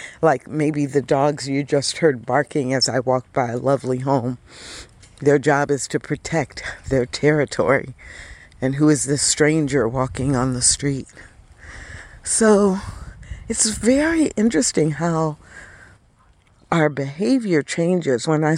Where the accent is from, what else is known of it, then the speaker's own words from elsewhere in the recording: Missouri, United States; I recognized because I grew up in Missouri, and the cardinal is the state bird.